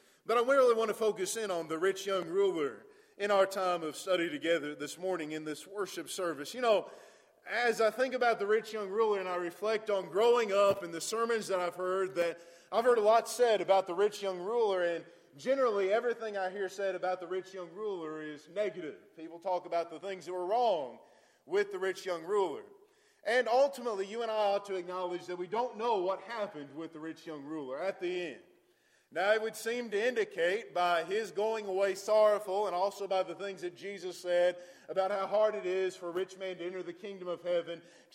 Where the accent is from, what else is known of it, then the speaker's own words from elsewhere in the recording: Westfield, Indiana, United States; getting back up here closer to where I was born and raised in Westfield and to be back in Indiana.